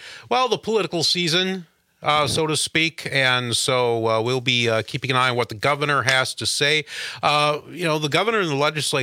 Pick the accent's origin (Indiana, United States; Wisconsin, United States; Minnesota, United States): Wisconsin, United States; Gays Mills; so I'm from Gays Mills.